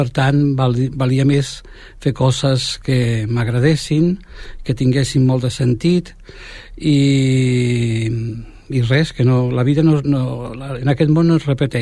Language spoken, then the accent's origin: Catalan; Badalona, Catalonia, Spain; passar primer d'una ciutat, d'un ambient urbà, jo soc de Badalona